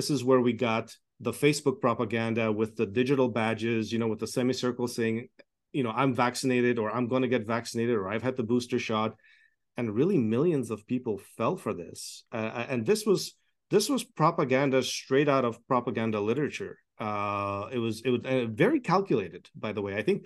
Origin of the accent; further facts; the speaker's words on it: Toronto, Ontario, Canada; listen, I grew up in Toronto. Like, I was very central, politically all my life. I'm an immigrant kid from a communist country.